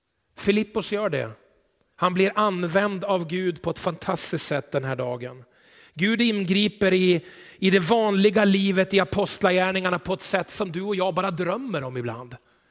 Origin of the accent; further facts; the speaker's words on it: Greece; Swedish is a second language; för vi är greker.